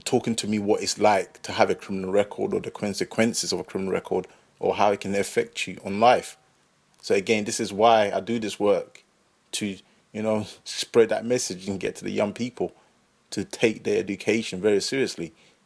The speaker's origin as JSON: {"language": "English", "region": "London", "country": "United Kingdom", "tie": "born or raised there", "said": "growing up on the council estate where I grew up in North London"}